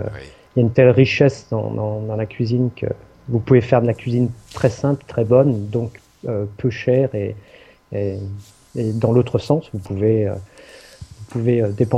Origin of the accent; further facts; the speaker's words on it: Auvergne-Rhône-Alpes, France; also born or lived in Algeria; je suis né là-bas, mais je n'y ai passé que 2 années. Et après, nous sommes rentrés, nous nous sommes installés justement en Haute-Savoie où j'ai passé toute mon enfance.